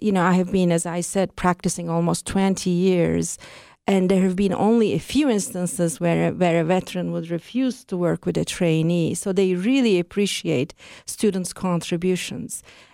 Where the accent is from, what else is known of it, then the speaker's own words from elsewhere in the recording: Ankara, Turkey; I am from Ankara, Turkey, which is Ankara is the capital of Turkey. And I did my medical school training originally in Ankara.